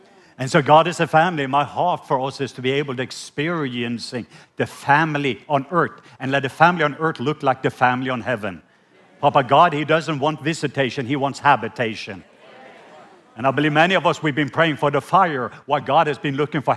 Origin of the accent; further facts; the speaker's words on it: Norway; I am from the country of Norway. So yes, born and raised in Norway.